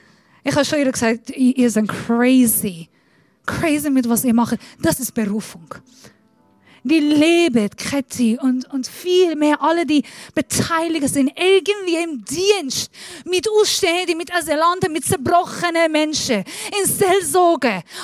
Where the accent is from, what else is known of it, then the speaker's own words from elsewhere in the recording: Iran; German is a second language; now in Germany; Ich bin Iranerin. Ich komme nicht von dieser Kultur. Ich rede crappy Deutsch.